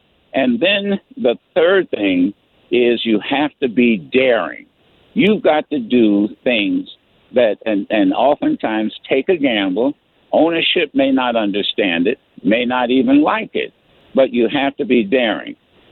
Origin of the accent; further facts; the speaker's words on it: Detroit, Michigan, United States; So I ended up moving to Philadelphia from my hometown in Detroit